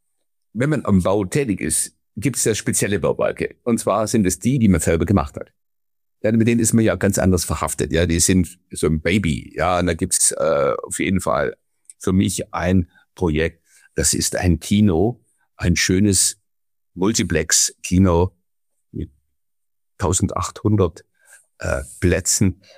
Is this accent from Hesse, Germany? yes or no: no; Ulm, Baden-Württemberg, Germany; ich komme aus Ulm, da ist es dann ganz dramatisch. Also auf der einen Seite ist Bayern, auf der anderen Seite ist Baden-Württemberg.